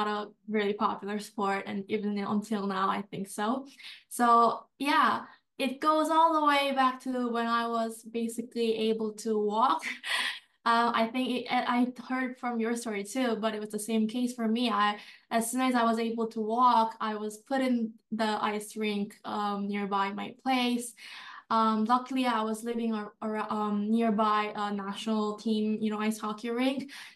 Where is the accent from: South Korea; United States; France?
South Korea; It's hard to pronounce. I appreciate how you pronounce it this time. I'm from South Korea